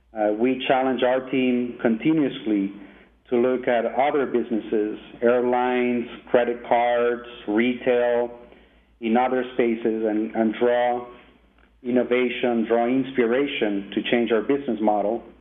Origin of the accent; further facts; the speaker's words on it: Venezuela; English is a second language; I'm originally from Venezuela, so I have to say the immigrant mentality keeps me going and pushing really hard and driving forward.